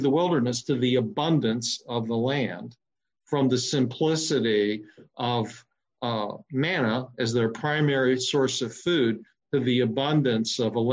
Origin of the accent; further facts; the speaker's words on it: United States; I'm an American and I sort of have this ideal of self-sufficiency.